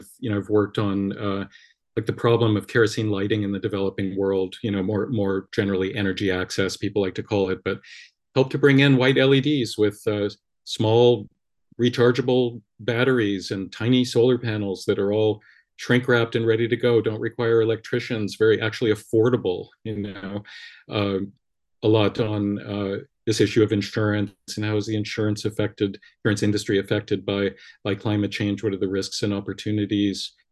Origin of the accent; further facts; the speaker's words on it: Los Angeles, California, United States; So born and raised in Los Angeles, Hollywood Hills.